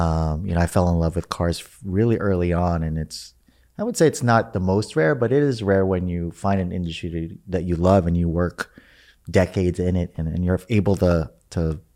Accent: Philippines; moved away; You know, I didn't grow up with a whole lot. I immigrated from the Philippines.

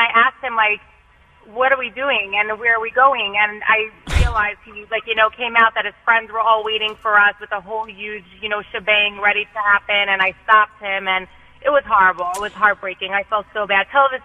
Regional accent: Brooklyn, New York, United States; this guy, I'm from Brooklyn. He flies over from Brooklyn

